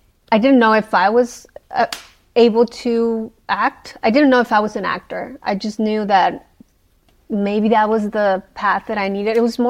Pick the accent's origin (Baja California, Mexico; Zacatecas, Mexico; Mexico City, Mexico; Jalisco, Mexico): Baja California, Mexico; Tecate; I'm from Tecate, yeah.